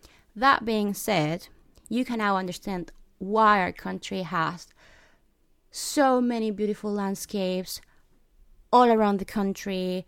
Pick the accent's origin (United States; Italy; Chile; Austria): Chile; English is a second language; I'm from Chile, that is in South America.